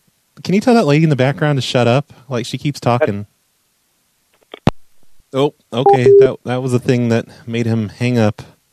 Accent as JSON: {"language": "English", "town": "Cincinnati", "region": "Ohio", "country": "United States", "said": "Cincinnati, Ohio."}